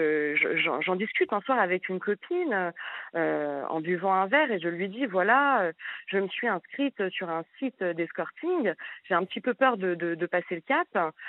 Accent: Lyon, Auvergne-Rhône-Alpes, France; je suis lyonnaise, donc j'ai tapé escorte Lyon

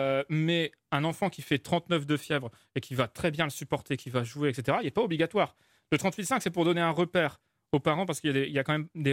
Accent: France; on est français

